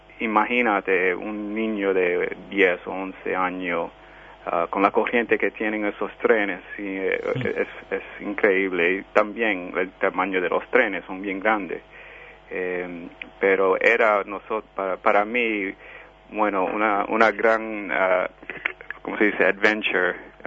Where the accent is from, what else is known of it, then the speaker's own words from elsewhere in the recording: New York, United States; born there; Bueno, yo nací en Nueva York, y mi familia es de Puerto Rico.